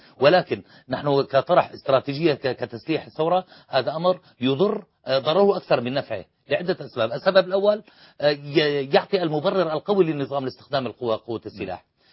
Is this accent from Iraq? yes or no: no; Syria; ولكن نحن كسوريين عشمنا بالمصريين أكبر من ذلك